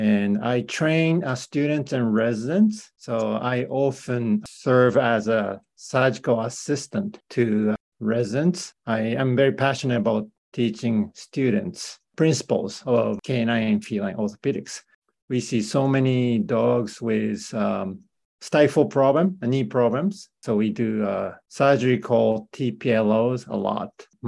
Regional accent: Japan; now in United States; I'm originally from Japan. I got trained at the vet school in Tokyo.

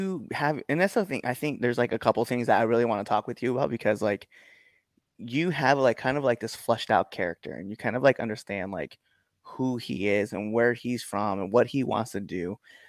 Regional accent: Baird, Nebraska, United States; I'm a little bit of everywhere, but my hometown is actually this place called Baird, Nebraska.

